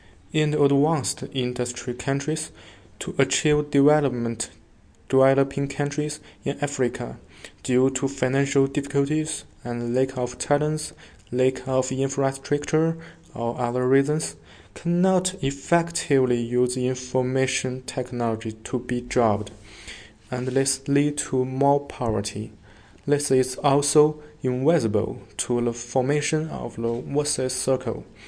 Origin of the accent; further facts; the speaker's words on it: Beijing, China; I come from Beijing, China.